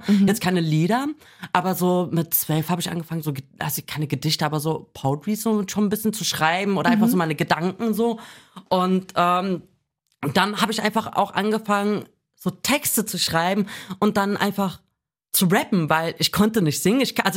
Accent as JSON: {"language": "German", "town": "Wiesbaden", "region": "Hesse", "country": "Germany", "said": "ich komme aus Wiesbaden ursprünglich."}